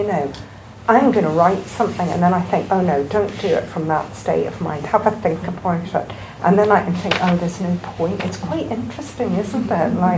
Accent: Northern Ireland, United Kingdom; There's something about growing up in Northern Ireland, thinking, you know, people know what side they're on and they're not going to change it just because I say something.

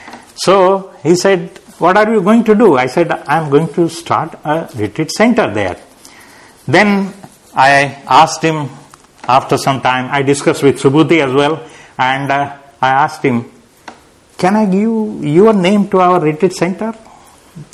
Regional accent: Nanded, Maharashtra, India; So my journey was like this, coming to Pune, then going to Nanded, then from there going to Hyderabad, and from there going to Pune

